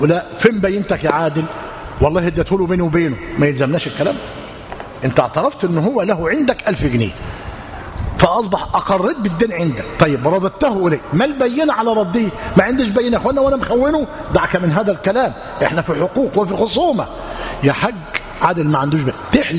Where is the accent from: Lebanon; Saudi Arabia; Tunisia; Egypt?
Egypt; وعندنا في مصر، وده متعارف عليه